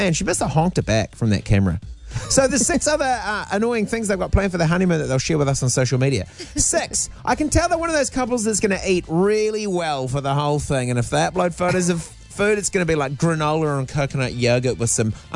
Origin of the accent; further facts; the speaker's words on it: Hamilton, Waikato, New Zealand; I've always thought it would be, and growing up in Hamilton